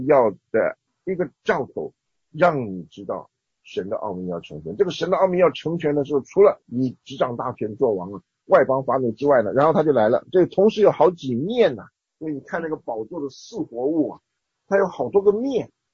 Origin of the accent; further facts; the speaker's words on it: China; 这个死人是我们中国人讲的那个盖棺论定是有道理的